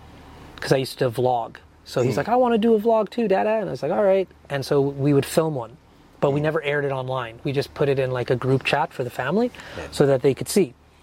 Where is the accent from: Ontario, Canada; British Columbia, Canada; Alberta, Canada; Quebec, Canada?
Alberta, Canada; Fort McMurray; my grandfather, my parents, not me, I'm born and raised in Fort McMurray, but they're from Guyana.